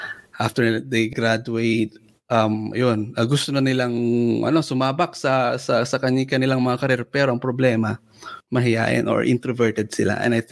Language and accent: Tagalog; Ilocos Region, Philippines; now in Canada; Tubong Pangasinan kaming dalawa at napunta kami sa Canada.